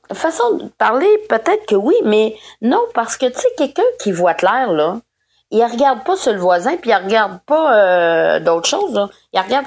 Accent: Quebec, Canada; moved away; Je suis partie de la Gaspésie, puis tu vois, je suis restée là-bas, là.

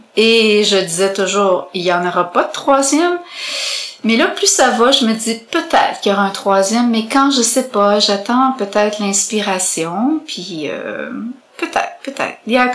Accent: Longueuil, Quebec, Canada; je suis née à Québec, je suis une Québécoise de naissance. Par contre, je suis partie de la belle ville de Québec, j'étais bébé, j'ai toujours vécu par la suite sur la rive sud, Longueuil et les environs.

